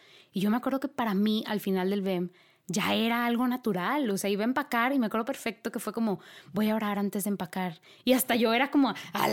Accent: Monterrey, Nuevo León, Mexico; y yo, originaria de aquí de Monterrey, me fui a servir a Acapulco.

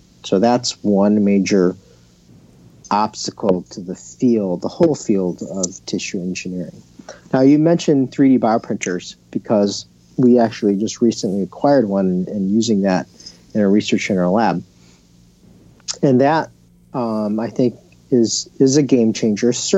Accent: California, United States; I grew up in California. It was more frequent back then, you know, when I was living there.

